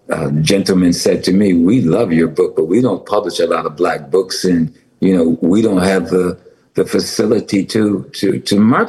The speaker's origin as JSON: {"language": "English", "town": "Los Angeles", "region": "California", "country": "United States", "said": "I'm tired of Tucson, Arizona. I'm an LA cat."}